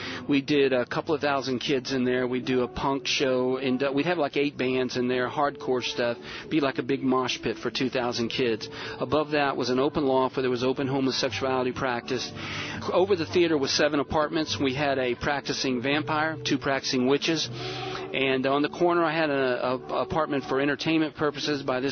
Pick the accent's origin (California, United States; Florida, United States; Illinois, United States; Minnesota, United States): Florida, United States; so I was from Florida. I went up to South Georgia, sat on my grandparents' farm under a pine tree